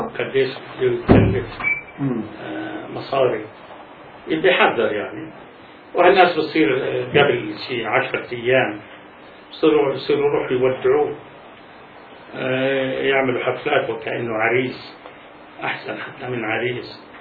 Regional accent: Palestine; كنت من كابول، كنت من كابول، كنت من كابول قضى عكا أنا فلسطيني

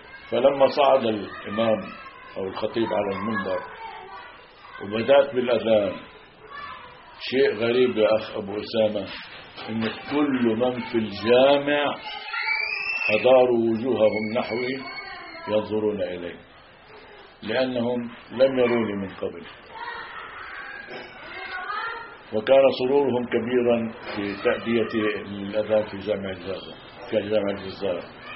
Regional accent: Kuwaikat, Palestine; also born or lived in Lebanon / Jordan; قلت لهم انا من كوكات.

